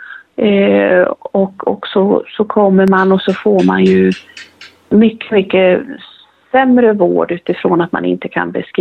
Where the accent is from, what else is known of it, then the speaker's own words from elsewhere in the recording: Varberg, Halland County, Sweden; Ja, det är en orkester som kommer ifrån Varberg. Och det är min hemstad.